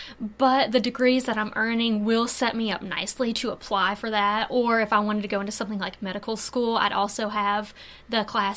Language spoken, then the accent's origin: English; Griffin, Georgia, United States; But I grew up in 4-H, and in Spalding County 4-H, they always did a lot of activities and events on campus